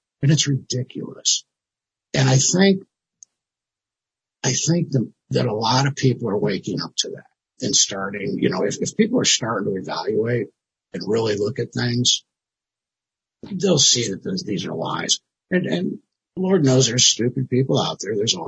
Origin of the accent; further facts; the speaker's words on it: the South, United States; And I'm from the South, so I've seen a lot of folks like this.